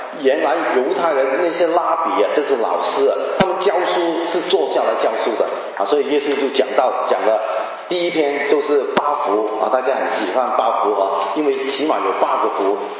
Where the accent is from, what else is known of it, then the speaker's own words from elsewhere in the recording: Hong Kong; born there; Chinese is a second language; 我是潮州人，在香港出生，我的国语是在神学院操练出来。